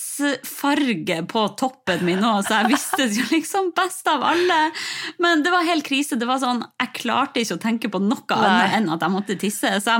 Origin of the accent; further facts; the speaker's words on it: Harstad, Troms, Norway; now in Oslo, Norway; Jeg jo, nordlending her jo helt sjokkert over været vi har her I sør. Altså, jeg var jo hjemme I Harstad I påsken